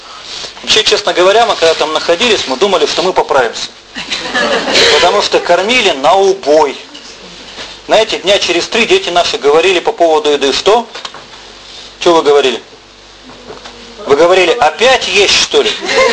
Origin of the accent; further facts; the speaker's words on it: Yekaterinburg, Sverdlovsk Oblast, Russia; когда узнавали, что вот мы из Екатеринбурга, с Урала